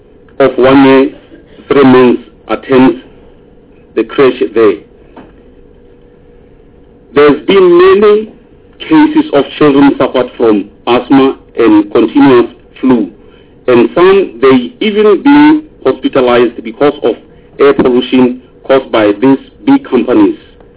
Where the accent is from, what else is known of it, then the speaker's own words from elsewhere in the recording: Gauteng, South Africa; English is a second language; I come from Vaal area surrounded by the our area is surrounded by the companies that that pollutes our area.